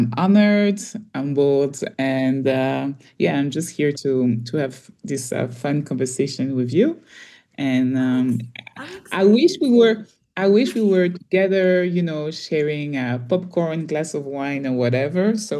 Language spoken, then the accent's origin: English; Belgium; English is a second language; also born or lived in DR Congo; now in Zambia; My mom is from the other Congo, Brazzaville. But I grew up in Belgium. So I spent, all my forming year, all my, childhood in Belgium. And I moved to Zambia a bit more than 10 years now.